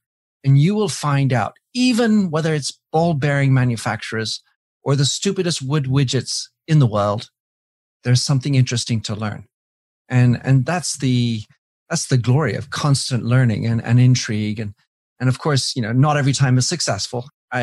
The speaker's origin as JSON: {"language": "English", "region": "England", "country": "United Kingdom", "tie": "born or raised there", "also_born_or_lived": "Belgium / France", "first_language": "French", "second_language": "English", "said": "I was born in Belgium to American parents. My first language was French. My second, apparently, was Spanish. And then the third was English. Moved to France when I was three, then to England. And I went to boarding school in England for 10 years."}